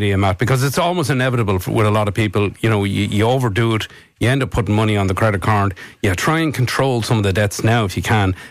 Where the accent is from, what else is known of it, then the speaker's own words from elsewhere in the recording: Leinster, Ireland; there was a butcher's in the village where I grew up in North County Dublin